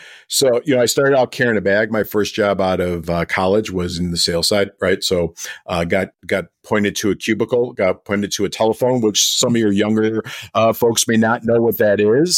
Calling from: Chicago, Illinois, United States; I'm coming from Chicago, so I feel like we got the trifecta of the Midwest.

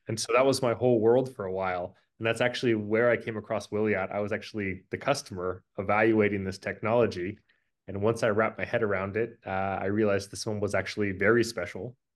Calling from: San Diego, California, United States; I am in San Diego today. I normally live in San Francisco

